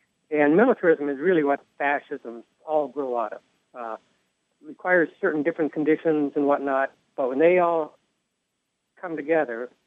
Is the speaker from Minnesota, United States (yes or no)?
yes; Minnesota, United States; because I'm from Minnesota and near where her district is